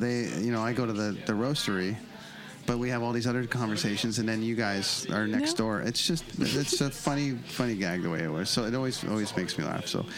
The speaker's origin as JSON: {"language": "English", "country": "Canada", "said": "I know, you know, being from Canada, it was a Double Double or regular."}